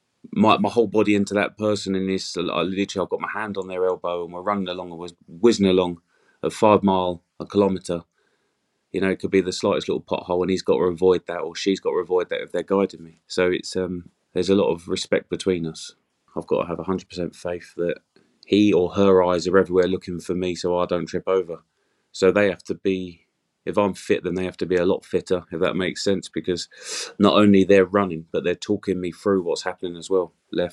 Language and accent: English; Ramsgate, South East England, United Kingdom; I'm from Ramsgate, and there's all that courage from Dunkirk and the Dunkirk spirit that's been installed in me